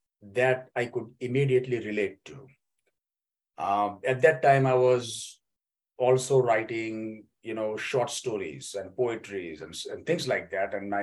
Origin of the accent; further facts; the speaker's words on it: India; English is a second language; moved away as an adult; now in United States; And prior to that, I was in India, which happens to be my home country.